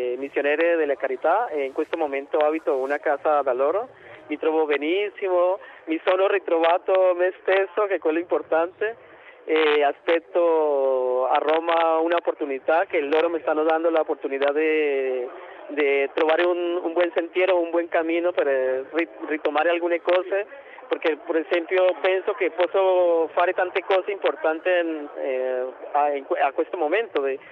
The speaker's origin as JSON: {"language": "Italian", "country": "Colombia", "said": "Della Colombia."}